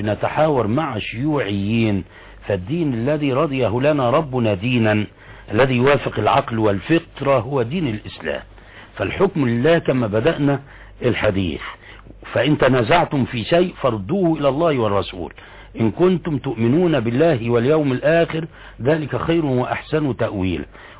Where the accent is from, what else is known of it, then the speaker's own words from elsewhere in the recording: Egypt; ذكرنا علماني العصر او الموجودين عندنا في مصر او الليبراليين بالنماذج دي